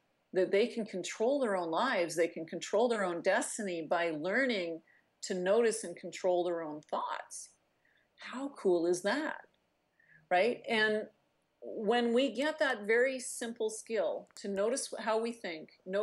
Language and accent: English; Canada; I'm from the Canadian equivalent of the backwoods, right? Like I, you know, I'm not only Canadian, but I grew up in the north